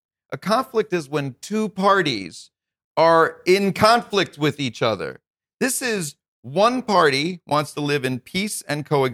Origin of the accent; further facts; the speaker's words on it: New York, United States; And anti-Semitism that I experienced was so minimal growing up in New York.